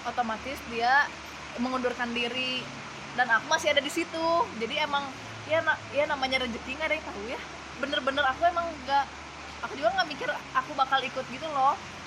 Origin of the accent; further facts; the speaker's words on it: Bandung, West Java, Indonesia; born there; Terus apalagi aku lahir di Bandung tanggal 16 April 1996.